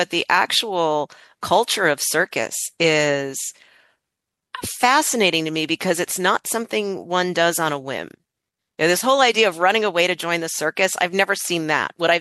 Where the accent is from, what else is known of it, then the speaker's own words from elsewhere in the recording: Florida, United States; I grew up in Pinellas County. Most of my education was in Pinellas County.